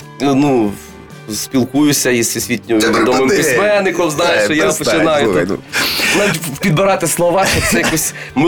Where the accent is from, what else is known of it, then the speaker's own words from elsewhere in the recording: Western Ukraine, Ukraine; ну такий кучерявий я, ну такої статури, я з Західної України.